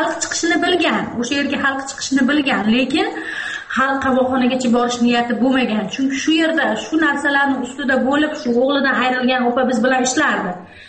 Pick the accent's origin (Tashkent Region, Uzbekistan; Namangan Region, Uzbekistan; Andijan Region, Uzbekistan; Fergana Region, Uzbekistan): Andijan Region, Uzbekistan; Andijan; Men o'zim aslan andijonlikman. Shu Andijon voqeasi bo'lgan paytda men Andijonda edim.